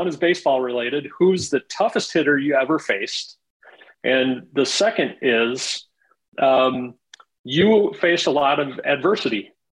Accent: South Dakota, United States; I'm from South Dakota, grew up in South Dakota, your neighbor to the east there. And I went to a small college in Iowa, Luther College.

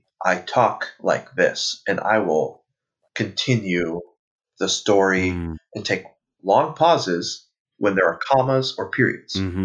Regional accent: Oregon, United States; He kind of looked at me and said, right. Where are you from? I said, Oregon.

